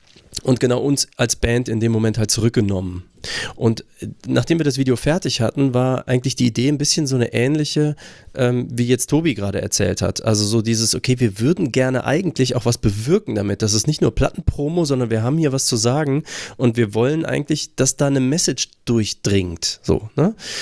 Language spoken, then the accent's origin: German; Germany; Ich bin auch einfach aufgewachsen in Deutschland